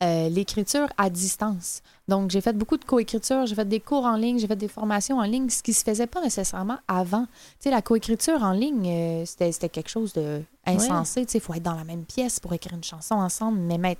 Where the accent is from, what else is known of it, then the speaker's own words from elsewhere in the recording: Quebec, Canada; je viens du Québec. Donc, j'ai passé 7-8 ans à l'extérieur.